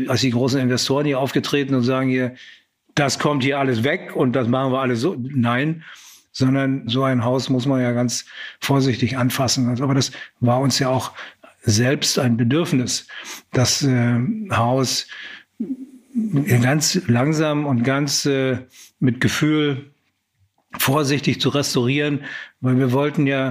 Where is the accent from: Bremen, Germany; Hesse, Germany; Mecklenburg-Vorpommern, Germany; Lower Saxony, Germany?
Mecklenburg-Vorpommern, Germany; also born or lived in West Germany; Ich bin ja zwar in Mecklenburg groß geworden, aber bin ja dann im Westen gewesen. Also mich bezeichnet man dann immer als Wossi, ne? Also weder Wessi noch Ossi, sondern Wossi.